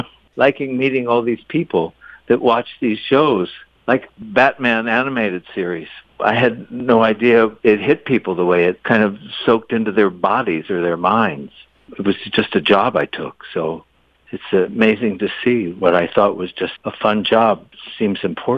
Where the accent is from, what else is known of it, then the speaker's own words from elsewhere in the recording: Salisbury, Maryland, United States; Well, I grew up in Salisbury, Maryland.